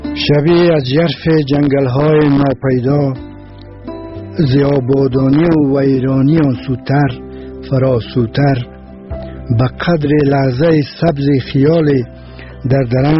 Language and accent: Persian; Mazar-i-Sharif, Balkh, Afghanistan; born there